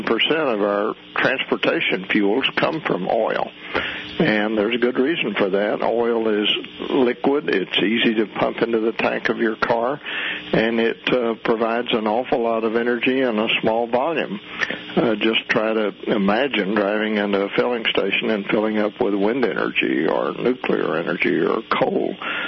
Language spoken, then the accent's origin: English; Midland, Texas, United States; I grew up in Midland, Texas, and I've roughnecked on a drilling rig